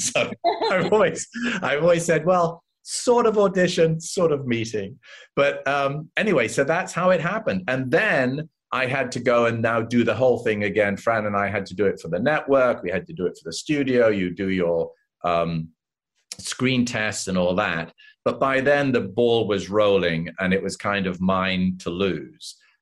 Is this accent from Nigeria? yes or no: no; England, United Kingdom; I was the only one in Los Angeles because I came from England.